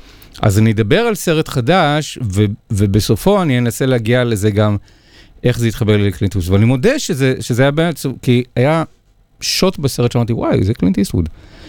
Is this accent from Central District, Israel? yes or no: yes; Rishon LeZion, Central District, Israel; אבל כילד ב-1981 בראשון, הייתי בשוכנע שזה שיר על ראשון.